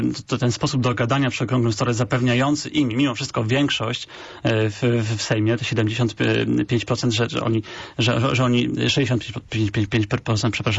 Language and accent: Polish; Poznań, Greater Poland Voivodeship, Poland; To jest bardzo istotne dla nas, dla poznaniaków